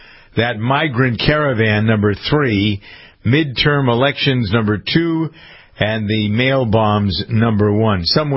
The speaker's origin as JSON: {"language": "English", "town": "Boston", "region": "Massachusetts", "country": "United States", "said": "Jennifer's from Los Angeles. I'm from Boston."}